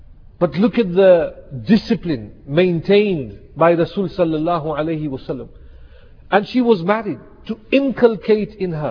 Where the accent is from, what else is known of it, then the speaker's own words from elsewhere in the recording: Lusaka, Lusaka Province, Zambia; born there; I am also from Africa, born in Zambia and Lusaka.